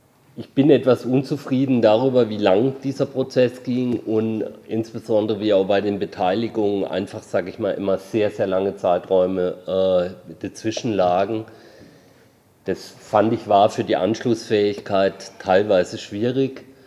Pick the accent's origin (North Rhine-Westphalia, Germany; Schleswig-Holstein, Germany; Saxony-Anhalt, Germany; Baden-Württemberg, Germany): Baden-Württemberg, Germany; Freiburg; Und wir nutzen ja als Freiburger diese Orte auch sehr gern